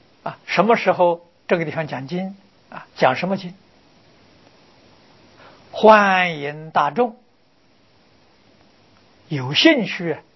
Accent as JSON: {"language": "Chinese", "country": "China", "said": "我们中国人谚语上，你的贵人多啊"}